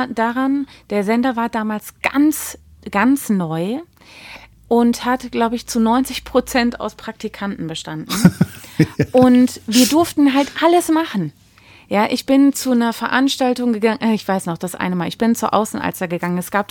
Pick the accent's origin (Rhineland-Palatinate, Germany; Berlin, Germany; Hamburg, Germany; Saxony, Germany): Hamburg, Germany; also born or lived in London; Nee, ich habe meine Teenie-Zeit in Hamburg zugebracht. Also ich bin aus London damals nach Hamburg gekommen